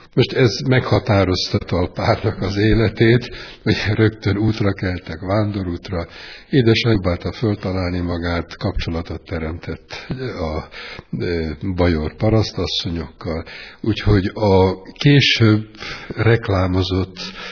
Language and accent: Hungarian; Sopron, Győr-Moson-Sopron, Hungary; Soproniak vagyunk, és ez érdekes módon mind gondolkodásomat, karakteremet biztosan, hogy meghatározza. Szüleim soproniak, édesanyám negyed Iziglen, városlakó, édesapám még Győrből kerültek, mert nagyapám katona volt, apai nagypapa.